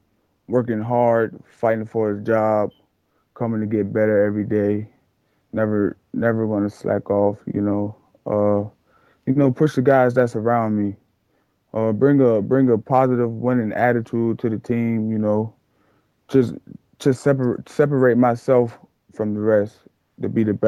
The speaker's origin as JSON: {"language": "English", "town": "Portsmouth", "region": "Virginia", "country": "United States", "tie": "born or raised there", "said": "Well, really, I grew up in Portsmouth, Virginia, Don's, Virginia, and, growing up, I had both parents"}